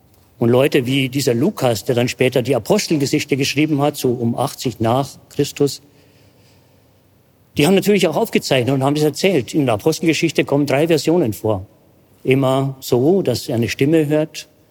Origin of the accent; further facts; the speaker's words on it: Bavaria, Germany; vielleicht merken Sie es auch von meiner Sprache, ich komme aus Bayern. Bin aufgewachsen in einem Dorf, an einem kleinen Ort in Niederbayern. Es wird schon sehr speziell. In der Nähe von Altötting.